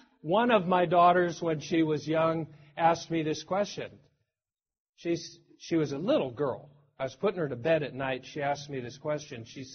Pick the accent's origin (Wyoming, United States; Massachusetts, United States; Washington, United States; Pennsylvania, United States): Washington, United States; I come from Washington. We grow apples there.